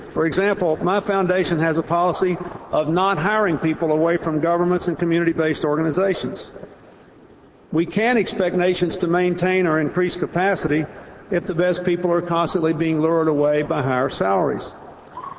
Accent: United States; now in Canada; I'm in Canada. I'm an American.

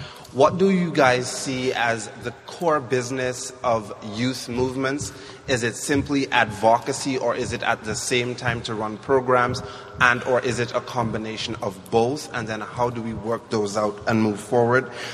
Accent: Sint Maarten; I'm from St. Martin, which is in the Netherlands Antilles.

